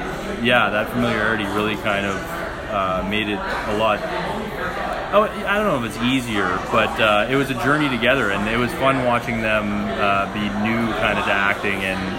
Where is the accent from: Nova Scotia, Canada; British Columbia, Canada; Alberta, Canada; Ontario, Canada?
Alberta, Canada; Edmonton; and I'm from Edmonton, so I represent Edmonton as well.